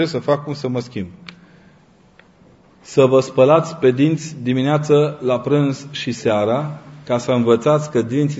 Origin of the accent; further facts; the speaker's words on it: Transylvania, Romania; Eu nu sunt ardelean fără maghiar și german lângă mine.